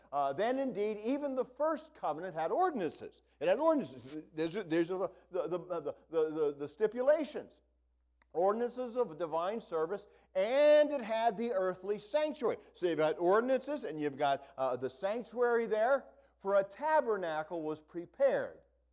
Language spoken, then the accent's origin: English; Akron, Ohio, United States; you can tell I'm from Akron